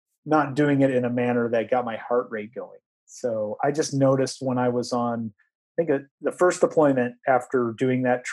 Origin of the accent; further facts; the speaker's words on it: Iowa, United States; moved away; You know, I'm a flatlander from Iowa who moved moved, you know, to the, you know, at that time I was living at sea level on the East Coast.